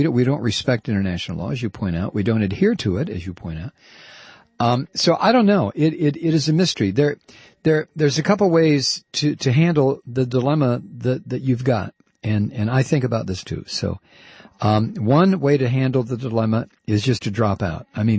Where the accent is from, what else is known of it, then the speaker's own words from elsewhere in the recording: Toledo, Ohio, United States; I'm from Toledo.